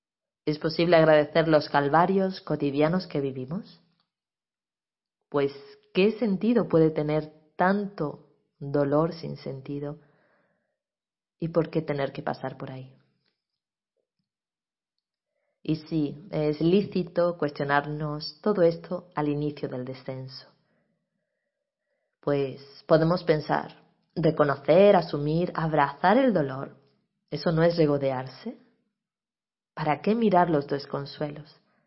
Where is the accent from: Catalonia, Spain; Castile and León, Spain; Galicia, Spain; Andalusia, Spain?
Andalusia, Spain; Granada; caminando por las calles de mi tierra, Granada, me encontré sin buscarlo con una procesión